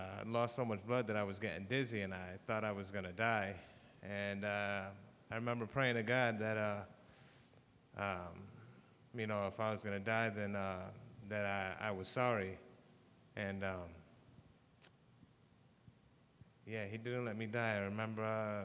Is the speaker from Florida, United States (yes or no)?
yes; Orlando, Florida, United States; I'm from Orlando, Florida. My dad left the house when I was about 5 years old.